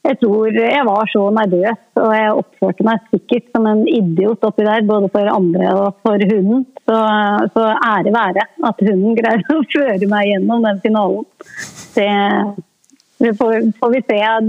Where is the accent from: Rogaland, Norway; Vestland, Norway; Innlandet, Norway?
Innlandet, Norway; Lillehammer; moved away as an adult; also born or lived in Stokmarknes; Jeg er oppvokst på Lillehammer og født i Stokmarknes. Ja. Men jeg flyttet fra Lillehammer når jeg var ferdig på videregående.